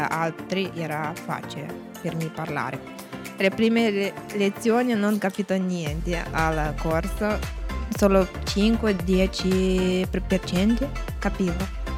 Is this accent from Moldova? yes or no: yes; Moldova; Italian is a second language; Nel mio paese abbiamo molta teoria ma pochissima pratica, per questo motivo ero annoiato da quei corsi e volevo imparare qualcosa, non solo teoria. Nelle scuole moldave